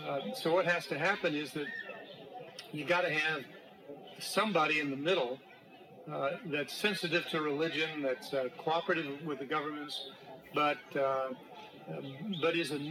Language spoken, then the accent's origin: English; United States; For instance, I'm an American